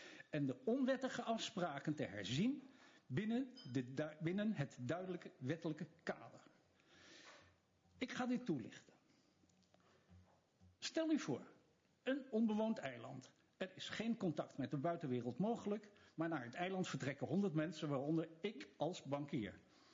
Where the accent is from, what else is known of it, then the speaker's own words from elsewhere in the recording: Rotterdam, South Holland, Netherlands; born there; Dat noemen wij in mijn geboortestad Rotterdam jatten, roven en stelen.